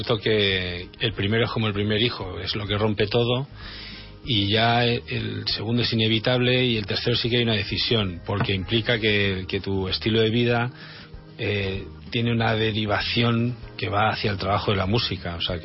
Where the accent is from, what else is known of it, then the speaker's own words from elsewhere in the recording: Albacete, Castilla-La Mancha, Spain; also born or lived in Ireland; a los 20 me fui a vivir a Albacete, que es de donde soy